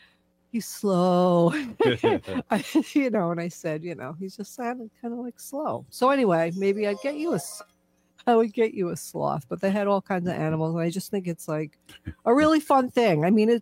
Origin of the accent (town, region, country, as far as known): New York, United States